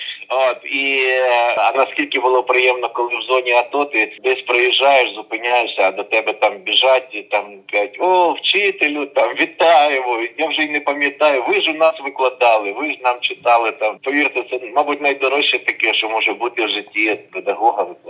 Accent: Kyiv, Ukraine; born there; Я народився в Києві у родині лікаря і викладача, доцента політехнічного інституту.

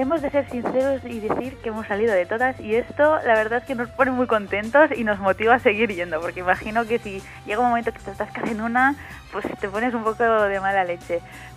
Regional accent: Valencia, Valencian Community, Spain; lo próximo nos gustaría hacer una especie de viajecito a Valencia, que es mi tierra

